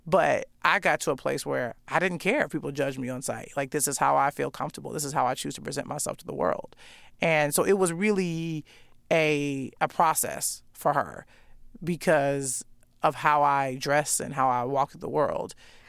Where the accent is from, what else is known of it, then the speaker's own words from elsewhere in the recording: Chicago, Illinois, United States; That's, I mean, an addiction that I have because I'm just from Chicago and it's sort of ingrained into me.